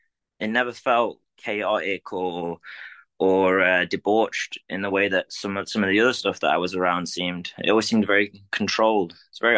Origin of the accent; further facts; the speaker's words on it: Sheffield, Yorkshire and the Humber, United Kingdom; I'm 29. I'm from England. I'm from a place called Sheffield.